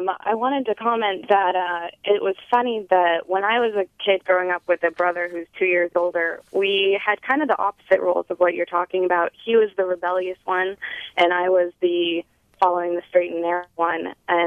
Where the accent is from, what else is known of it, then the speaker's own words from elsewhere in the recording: Maine, United States; kind of an out in California when I'm from Maine originally.